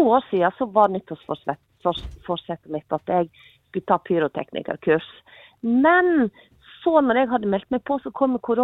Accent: Leikanger, Vestland, Norway; sånn som på Leikanger der jeg er ifra.

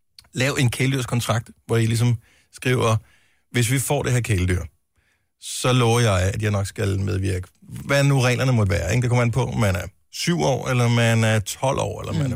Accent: Region of Southern Denmark, Denmark; jeg er vokset op på Fyn

